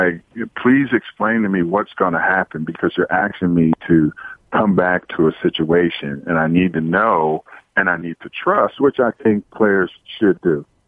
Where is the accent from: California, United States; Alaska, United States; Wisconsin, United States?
California, United States; Oakland; You know, I'm from Oakland, California, in the Bay, and we have, you know, hamburger spots and hot dog spots